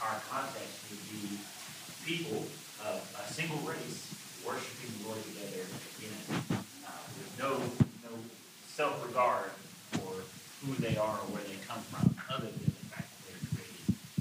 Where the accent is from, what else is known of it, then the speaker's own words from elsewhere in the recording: New Mexico, United States; So we're from New Mexico, which brings with it different brands Hispanics, which have conflict, and Native Americans, which also have conflict.